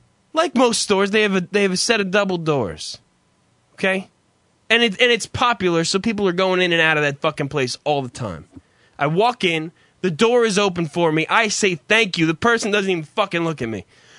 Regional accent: New Jersey, United States; We're from New Jersey.

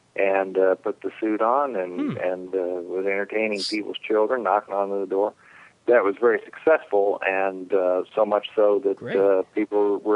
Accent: Kansas City, Missouri, United States; Kansas City.

